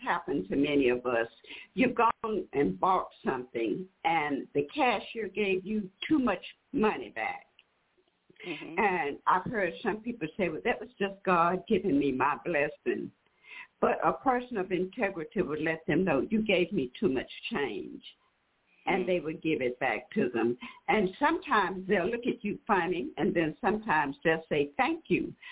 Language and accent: English; Houston, Texas, United States; from Houston.